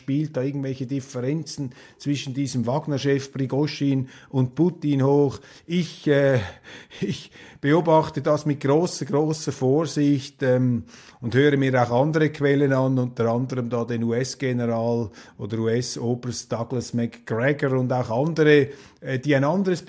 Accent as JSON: {"language": "German", "country": "Switzerland", "said": "Für mich ist das Ganze ja nicht so dramatisch als Schweizer."}